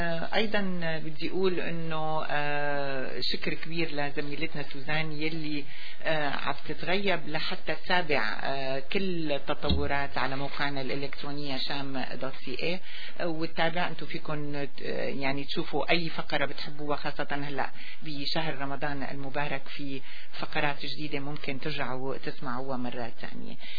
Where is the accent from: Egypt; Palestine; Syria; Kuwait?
Syria; بلدنا سوريا